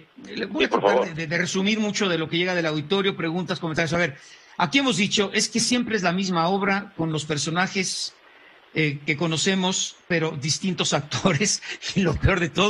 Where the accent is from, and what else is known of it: Mexico